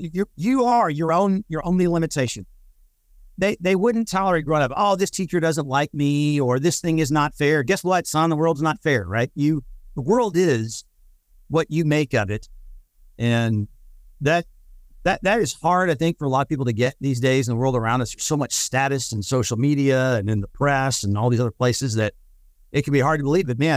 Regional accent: Dallas, Texas, United States; so I grew up in Dallas area. Mom and dad both teachers.

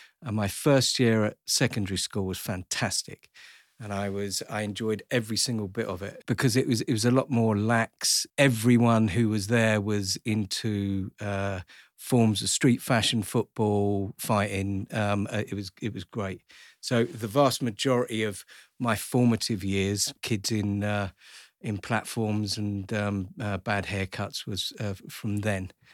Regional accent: King's Lynn, East of England, United Kingdom; I grew up just outside King's Lynn in Norfolk. I'm another hick from the sticks.

